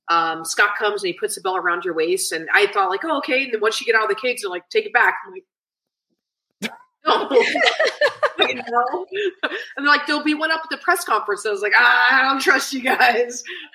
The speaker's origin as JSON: {"language": "English", "country": "Japan", "tie": "born or raised there", "said": "like I grew up in Japan and, you know, as an American child, but ethnic wise, like Lebanese and Irish, I didn't really have identities within Japan."}